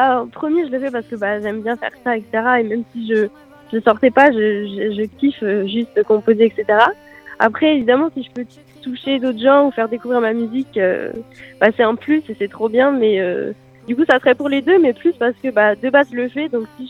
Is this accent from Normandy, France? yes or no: yes; Granville, Normandy, France; j'ai 19 ans, je viens de Granville